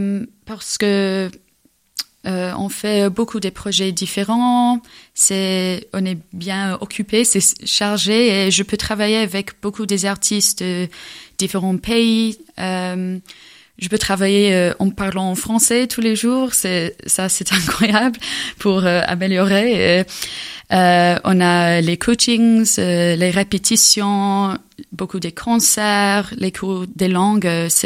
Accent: England, United Kingdom; French is a second language; now in France; parce que je viens d'Angleterre, mais j'ai aussi la nationalité française. Et maintenant, c'est la première fois que j'habite en France.

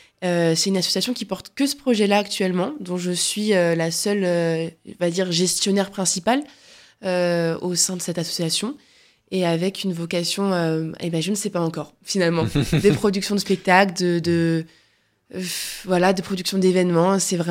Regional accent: Colmar, Grand Est, France; alors que j'ai plaisir à revenir en Alsace, à Colmar, notamment dans ma ville natale.

